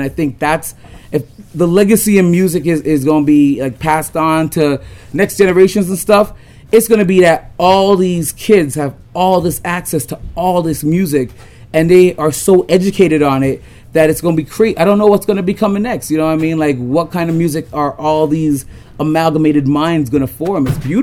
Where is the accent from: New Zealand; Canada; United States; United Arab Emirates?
Canada; the way I grew up here in Canada